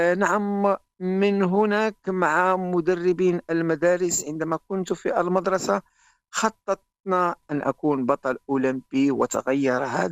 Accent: Fes, Fès-Meknès, Morocco; also born or lived in Kenitra; أنا خلقت في مدينة قنيطرة، ولكن لا أعرف شيئا عن مدينة قنيطرة. لأنني كبرت وتربيت، وكل ما فعلته في مدينة فاس.

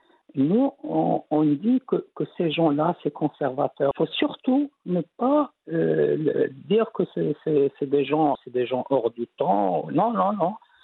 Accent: Morocco; nous aussi, nous sommes des Marocains, nous aussi, nous sommes des musulmans. Et ce qui est la réalité, nous sommes tous issus de familles musulmanes

